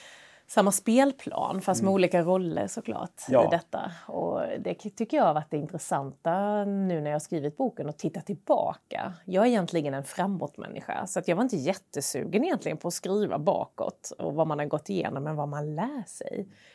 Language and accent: Swedish; Småland, Sweden; accent: Småland dialect; Så får man min småländska på köpet.